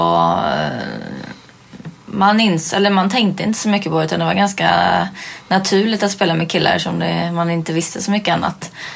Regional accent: Stockholm, Stockholm County, Sweden; Jag är uppväxt i Stockholm, på Södermalm.

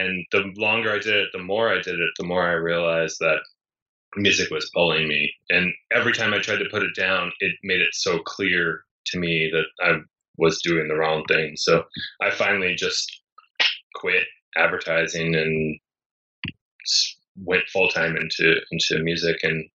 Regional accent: East Coast, United States; I grew up in the East Coast where it snowed a lot.

